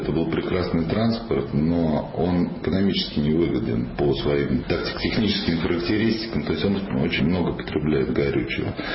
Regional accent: Moscow, Russia; мы начинаем в Москве, потому что здесь, конечно, совершенно другой инвестиционный климат, ну и мы, собственно, москвичи.

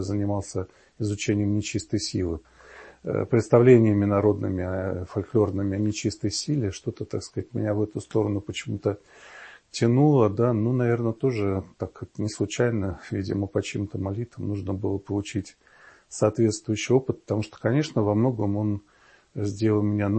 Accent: Saint Petersburg, Russia; Но вообще можно сказать, что я вырос в Эрмитаже. Я родом из Петербурга.

